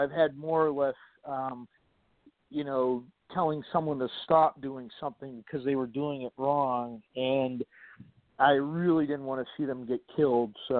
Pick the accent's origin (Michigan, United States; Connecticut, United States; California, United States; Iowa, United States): California, United States; You know what? I'm actually from California, so I've been wondering about that myself.